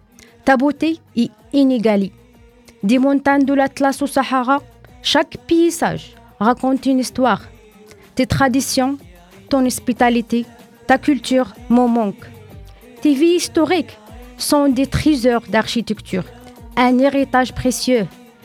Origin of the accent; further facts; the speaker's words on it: Brazil; French is a second language; moved away as an adult; now in Reims, France; Je suis brésilienne. Je habite à Reims il y a 12 ans.